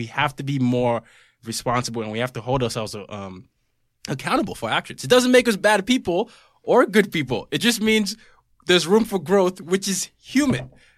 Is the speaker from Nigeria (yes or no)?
yes; Nigeria; I grew up in Nigeria and Africa was colonized by a lot of Europeans.